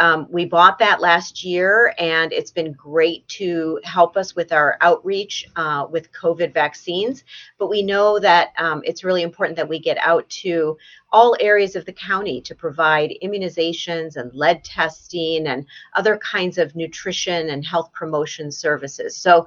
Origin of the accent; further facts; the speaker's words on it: Columbus, Ohio, United States; born there; I was born in Columbus, Ohio.